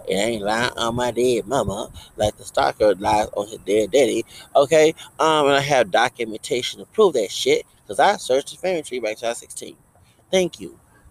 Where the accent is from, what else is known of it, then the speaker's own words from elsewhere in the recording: United States; Well, I'm from the United States, and my domestic, my Hispanic origin was made up in Louisiana, not Latin America.